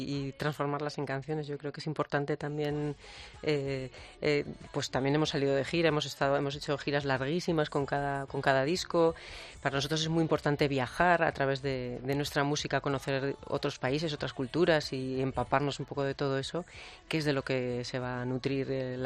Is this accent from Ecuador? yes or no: no; Zaragoza, Aragon, Spain; born there; aunque yo soy más de río porque nací en Zaragoza